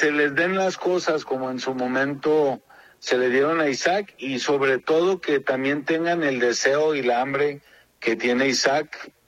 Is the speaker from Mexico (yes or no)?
yes; Mexico; se siga o sigamos como mexicanos teniendo